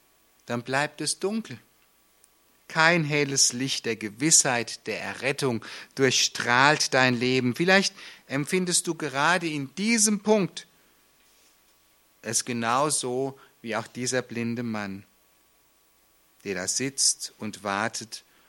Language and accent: German; Traunreut, Bavaria, Germany; Übrigens, ich komme aus Traunreuth.